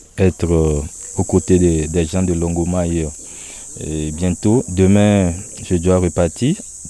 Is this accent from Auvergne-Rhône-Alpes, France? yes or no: yes; Lyon, Auvergne-Rhône-Alpes, France; Je viens de Lyon.